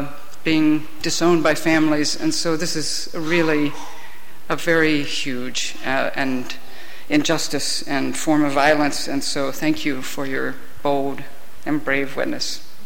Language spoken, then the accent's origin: English; Ohio, United States; I grew up in Ohio and know a little bit about this area